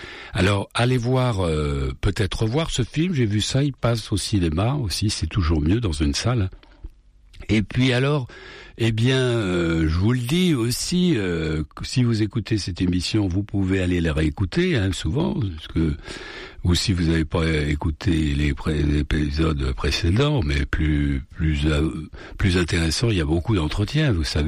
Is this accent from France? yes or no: yes; France; Je suis français. Qui a dit que j'étais pas français